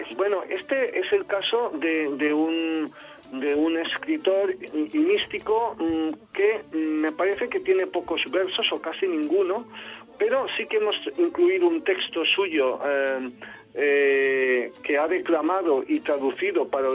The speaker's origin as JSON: {"language": "Spanish", "region": "Catalonia", "country": "Spain", "said": "yo soy catalán"}